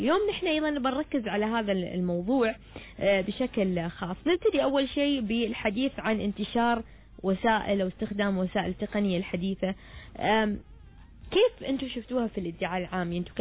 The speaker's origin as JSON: {"language": "Arabic", "country": "Oman", "said": "نحن كمجتمع عماني"}